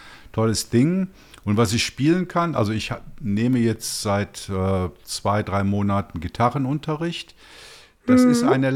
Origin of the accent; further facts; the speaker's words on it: Sankt Augustin, North Rhine-Westphalia, Germany; da komme ich ja her, ja. Da bin ich ja aufgewachsen. Also ich bin ja eine echte Kölsche Jung, also eigentlich aus Bonn oder St. Augustin.